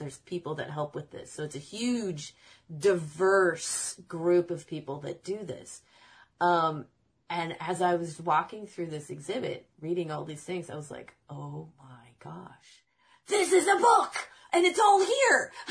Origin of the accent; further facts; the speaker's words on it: Illinois, United States; And the cool thing about that is I grew up in Central Illinois.